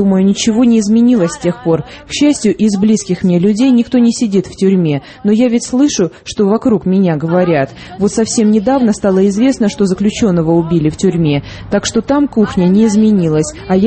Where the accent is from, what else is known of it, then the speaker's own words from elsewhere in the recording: Georgia; Знаете, мы, грузины, были совсем другими.